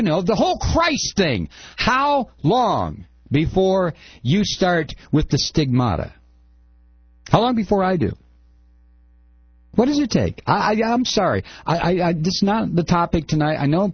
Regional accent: United States; I don't think about what is being done in my name. I'm an American.

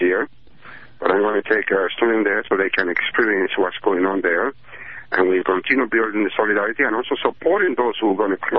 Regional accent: Puerto Rico; Well, I'm from Latin America. Okay, first, Puerto Rico is part of Latin America. We're the most important colony of the most powerful empire, which is the U.S.

